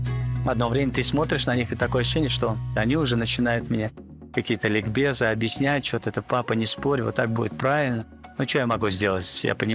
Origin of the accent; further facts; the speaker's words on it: Tashkent, Uzbekistan; мне 51 год, я из Ташкента.